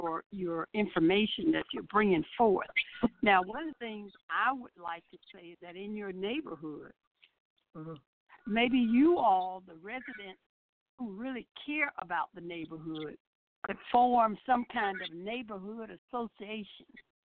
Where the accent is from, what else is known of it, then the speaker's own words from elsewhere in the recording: Macon, Georgia, United States; one of the first homes that I bought in my hometown of Macon, Georgia